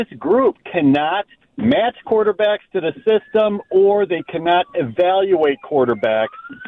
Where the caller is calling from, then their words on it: Akron, Ohio, United States; from Akron.